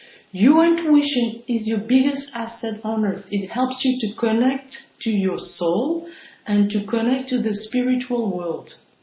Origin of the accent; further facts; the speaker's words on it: France; I was raised in France and I was raised Catholic.